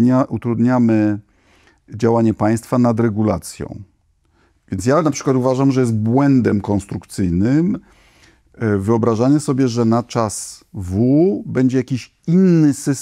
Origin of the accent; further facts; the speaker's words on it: Bydgoszcz, Kuyavian-Pomeranian Voivodeship, Poland; W końcu wychowałem się na bydgoskim podwórku.